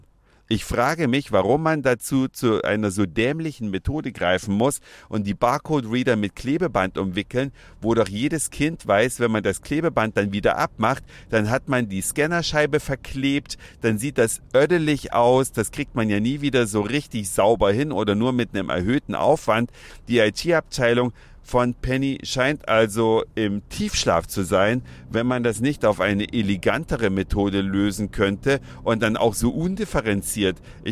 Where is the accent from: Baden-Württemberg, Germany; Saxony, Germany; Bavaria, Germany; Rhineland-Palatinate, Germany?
Saxony, Germany; in meiner alten Heimat im Bundesland Sachsen